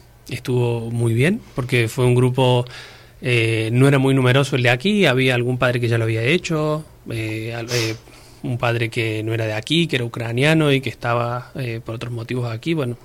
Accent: Argentina; now in Spain; yo vengo de Argentina y tampoco allí hay grupos para padres

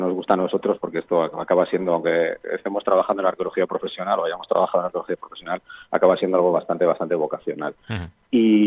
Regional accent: Colindres, Cantabria, Spain; Yo soy de Colindres

